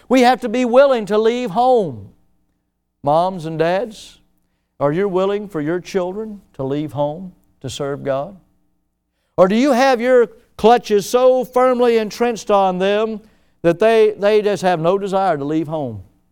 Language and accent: English; Milton, Florida, United States; I was from Florida. And I told her that. I'm from Milton, Florida. I was proud of it, you know.